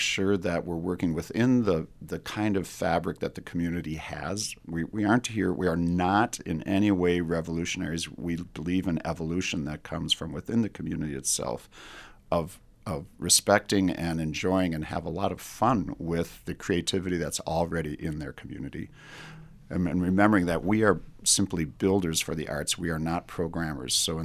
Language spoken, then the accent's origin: English; Minneapolis, Minnesota, United States; born there; even though I was born in Minneapolis, I have much more of a rural joy in me.